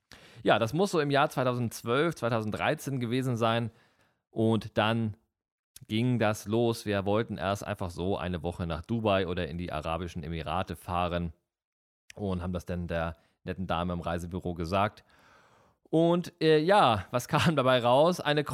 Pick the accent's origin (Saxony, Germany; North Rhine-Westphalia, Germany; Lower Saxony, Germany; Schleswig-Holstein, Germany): Schleswig-Holstein, Germany; Kiel; Ich bin halt hier in Kiel geboren, ich lebe hier, ich bin hier wohntechnisch tatsächlich noch nicht rausgekommen aus der Stadt.